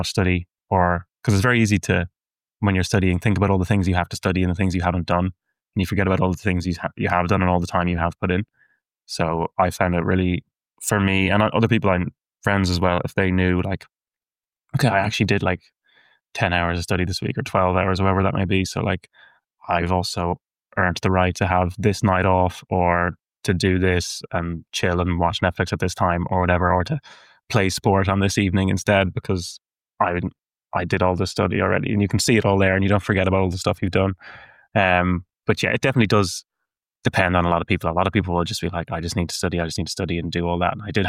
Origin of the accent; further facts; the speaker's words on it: Dublin, County Dublin, Ireland; I'm from Dublin. I'm from South Dublin and I play golf